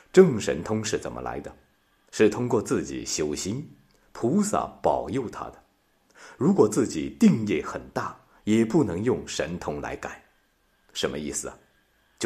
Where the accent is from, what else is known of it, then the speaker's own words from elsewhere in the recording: China; 这就是我们中国人讲的一句话